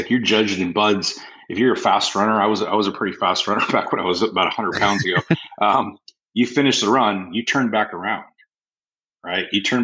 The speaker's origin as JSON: {"language": "English", "region": "California", "country": "United States", "tie": "born or raised there", "also_born_or_lived": "Washington / Florida / South Carolina", "said": "So I grew up mostly in I was born in Washington, grew up mostly in California, high school in Florida, and then a little bit of college in South Carolina."}